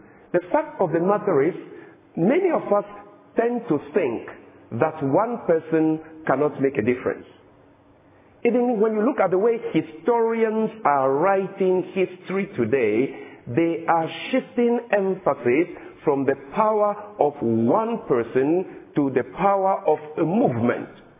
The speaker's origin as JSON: {"language": "English", "country": "Ghana", "said": "Adventists in my home country, one city, we are more than 30,000 members in Ghana."}